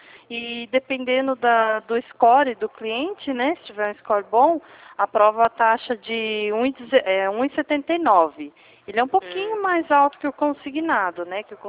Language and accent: Portuguese; São Paulo, Brazil; Eu sou de São Paulo